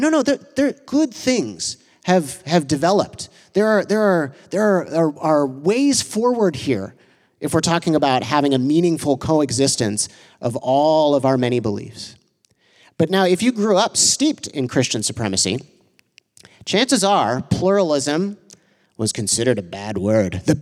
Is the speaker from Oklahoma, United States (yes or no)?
no; Chicago, Illinois, United States; also born or lived in Evanston; I think of coexist bumper stickers that I saw everywhere growing up in Chicago and Evanston.